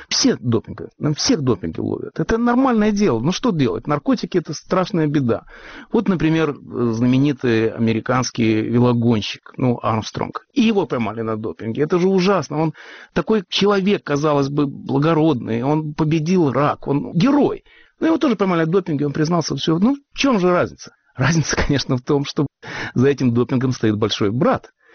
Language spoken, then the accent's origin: Russian; Russia; accent: Russian; now in Canada